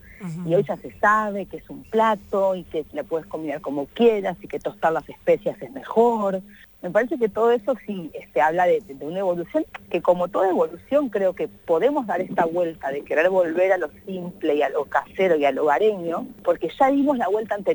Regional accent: La Plata, Buenos Aires Province, Argentina; also born or lived in Spain; Yo me fui muy chiquita, yo soy de La Plata, me fui de casa a los 18, me fui a vivir sola a Buenos Aires, porque arrancaba a trabajar en un hotel de cadena de lujo, de ahí. Me fui a vivir a España

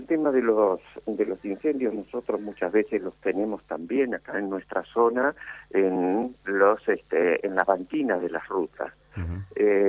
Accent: Rauch, Buenos Aires Province, Argentina; Yo soy de bonaerense, estoy acá en el centro de la provincia de Buenos Aires, lo que sería lo que llamamos la cuenca del Salado y la ciudad de Rauch.

